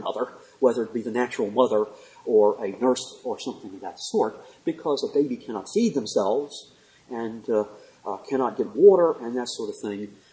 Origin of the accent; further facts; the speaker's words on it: Washington, District of Columbia, United States; I grew up in Washington, D.C. area, spent my summers there.